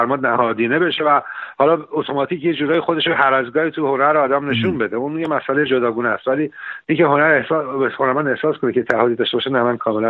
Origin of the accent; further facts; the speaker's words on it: Iran; moved away as an adult; now in United Kingdom; من موقعی که وارد از ایران خارج شدم، اومدم بریتانیا